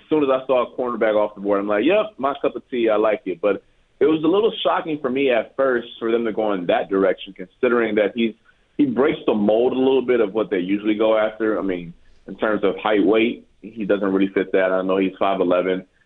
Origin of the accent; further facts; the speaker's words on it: Cleveland, Ohio, United States; I mean, I'm from Cleveland, and I see Denzel Ward, who has a very similar frame to Max Harrison